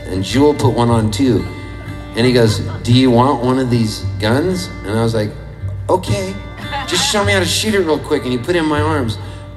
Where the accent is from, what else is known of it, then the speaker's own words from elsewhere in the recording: Canada; I'm Catholic. I'm Canadian, huh?